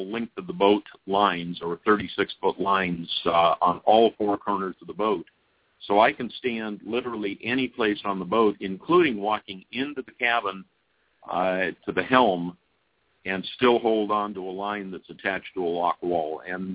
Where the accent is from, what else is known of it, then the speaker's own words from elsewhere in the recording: West Coast, United States; Well, I'm from the West Coast, and I figured if the boat was going to break, it didn't really matter where that happened.